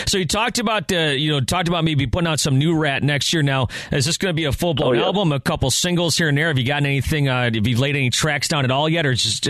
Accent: Buffalo, New York, United States; When I was a kid, I grew up in Buffalo, and you just played there at one of my friends' places.

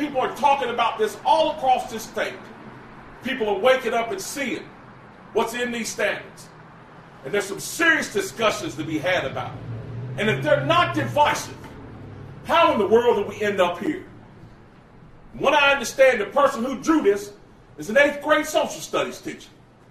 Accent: Greensboro, North Carolina, United States; celebrating February 1st down in my hometown of Greensboro

